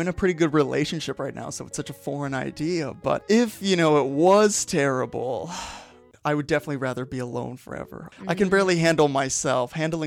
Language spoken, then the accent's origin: English; California, United States; Like you said, I'm from California, out here for school.